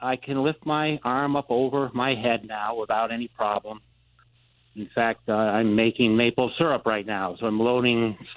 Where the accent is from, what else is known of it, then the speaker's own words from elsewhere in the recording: Becket, Massachusetts, United States; I'm from Beckett.